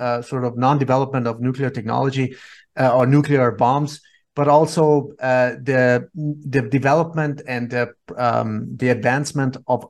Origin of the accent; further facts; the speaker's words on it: Iran; English is a second language; moved away; also born or lived in Austria; I'm from Iran. I was born in 1972, born in 1979. I moved to Austria with my dad, with my father